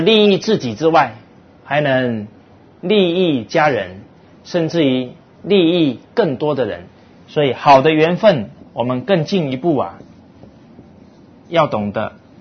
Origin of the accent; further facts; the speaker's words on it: China; 我们中国人才有这个机会来领受他们的教诲